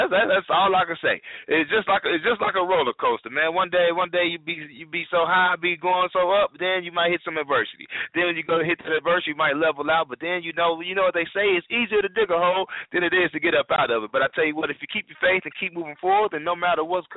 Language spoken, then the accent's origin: English; Oklahoma, United States; Ooh, I'm originally from Oklahoma, so I know all about them tornadoes.